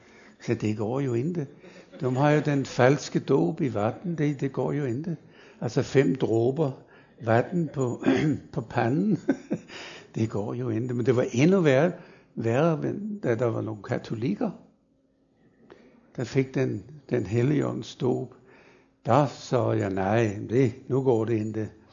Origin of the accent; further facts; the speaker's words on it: Germany; Danish is a second language; now in Denmark; Og det har man store problemer med i Tyskland, hvor jeg kommer fra.